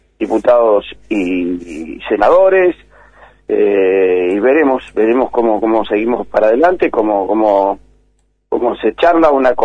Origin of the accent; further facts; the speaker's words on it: Argentina; como persona ciudadana, como argentino